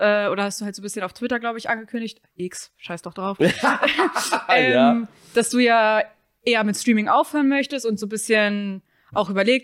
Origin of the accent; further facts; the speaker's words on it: Hamburg, Germany; Wir kommen aus Hamburg.